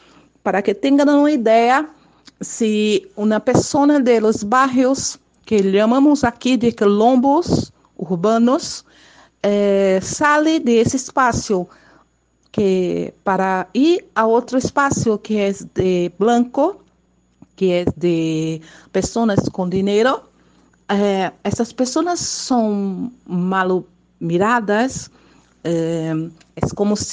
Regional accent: Brazil; Spanish is a second language; nosotros somos brasileños, nacíamos aquí, afro-brasileños de la diáspora.

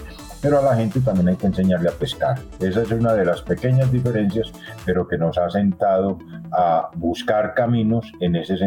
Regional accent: Antioquia, Colombia; also born or lived in Caracas, Venezuela; formado en el barrio Jesús Nazareno. Estudié en la Escuela Juan del Corral, la primaria, el bachillerato lo terminé en el Liceo Antioqueño de la Universidad de Antioquia

